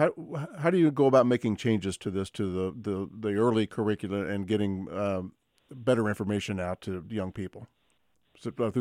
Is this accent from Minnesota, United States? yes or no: no; Bardstown, Kentucky, United States; thing that had the biggest impact on me growing up in school was when they put us all on the bus and we came to downtown Louisville from Bardstown and saw the movie Sounder